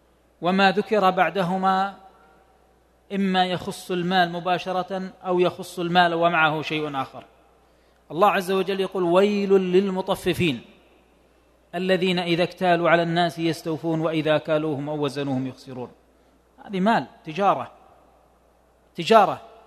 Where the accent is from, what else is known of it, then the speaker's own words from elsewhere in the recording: Tabuk, Tabuk Province, Saudi Arabia; عندنا في تبوك